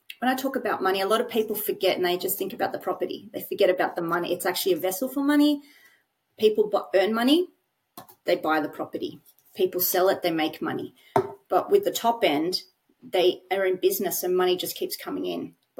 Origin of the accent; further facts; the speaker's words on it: Sydney, New South Wales, Australia; like I'm from Sydney